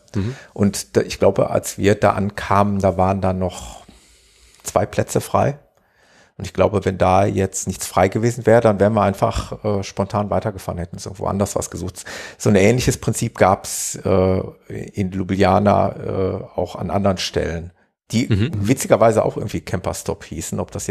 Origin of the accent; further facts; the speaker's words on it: Gelsenkirchen, North Rhine-Westphalia, Germany; Das ist tatsächlich so in etwa so eine Größenordnung wie meine Heimatstadt Gelsenkirchen